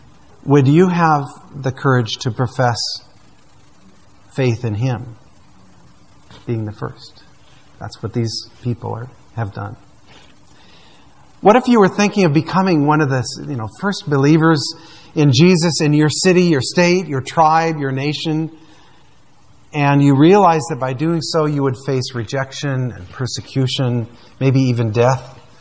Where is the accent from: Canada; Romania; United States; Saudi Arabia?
Saudi Arabia; I grew up in Saudi Arabia. So I have a very deep personal kind of alignment with Saudi Arabia.